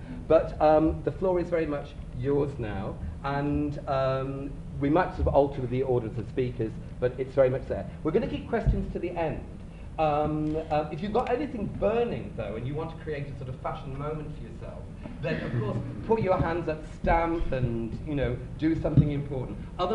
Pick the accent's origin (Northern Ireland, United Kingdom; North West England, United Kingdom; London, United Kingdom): North West England, United Kingdom; Manchester; I grew up in Manchester. For some of you, it means nothing. For me, it meant Kendall Milnes, the Harrods of the North.